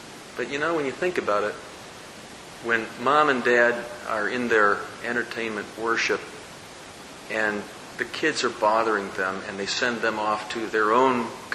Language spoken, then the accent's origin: English; Illinois, United States; Last Sunday, we were in Illinois, in my hometown. We worshiped in my home church, which is now a PCA church.